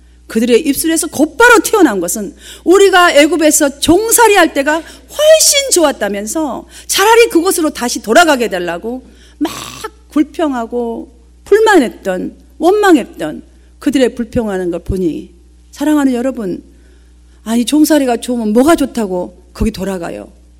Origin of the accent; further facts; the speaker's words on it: South Korea; 외국인들에게서 우리 한국 사람들이 흔히 듣는 말이 있어요.